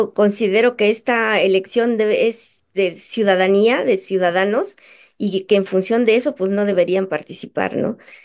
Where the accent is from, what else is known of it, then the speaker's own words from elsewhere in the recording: Santa María Mixtequilla, Oaxaca, Mexico; born there; Sí, yo nací en Santa María Mixtequilla, que es un municipio, una comunidad indígena del Istmo de Tehuantepec. Soy de Oaxaca.